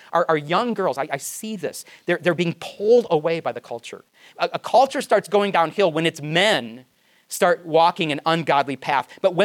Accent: Michigan, United States; Because I was from Michigan. That's where the real people live, right? Because we're Midwesterners.

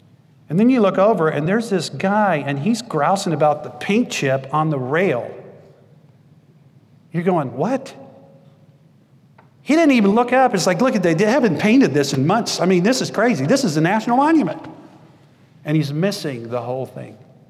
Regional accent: Texas, United States; I grew up in South Texas, and the highest thing in South Texas is the overpass, where I grew up on Highway 85.

